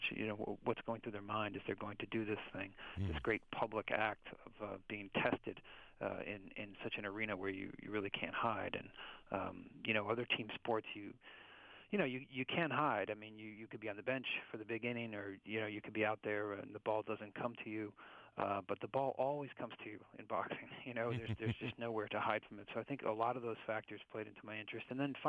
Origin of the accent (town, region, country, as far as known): Midwest, United States; born or raised there